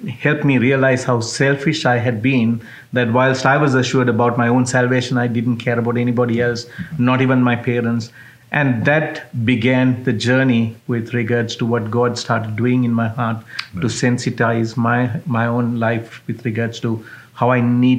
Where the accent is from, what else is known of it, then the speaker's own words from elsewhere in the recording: Sri Lanka; Well, I was originally from Sri Lanka, and it was at the age of 18